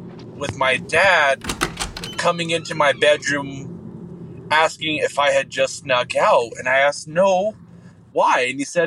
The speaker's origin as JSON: {"language": "English", "region": "New Mexico", "country": "United States", "tie": "born or raised there", "said": "I grew up in New Mexico. I still live here."}